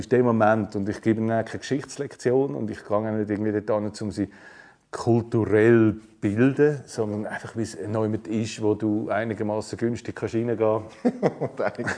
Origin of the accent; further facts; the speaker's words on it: Oerlikon, Zurich, Switzerland; Ja, ich bin in Oerlikon aufgewachsen